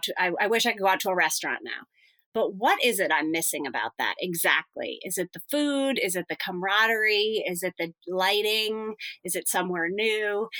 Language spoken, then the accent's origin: English; Northeast, United States; Well, yeah, it's like we grew up in the Northeast.